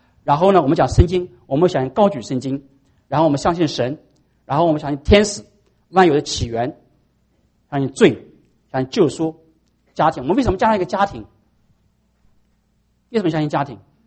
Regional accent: Anhui, China; 我们十多岁的时候，那家乡唱戏哈，唱那个我们安徽人唱那个叫什么，黄梅戏。

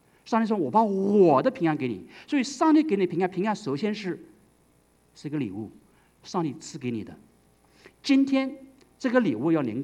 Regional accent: China; 我们中国人是天不怕地不怕的，我们不知道怕神，我们知道我们怕皇帝怕官员

